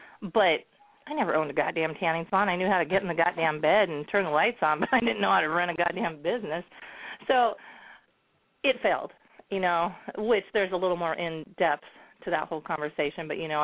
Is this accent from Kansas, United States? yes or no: yes; Kansas, United States; I'm from Kansas originally. I love country.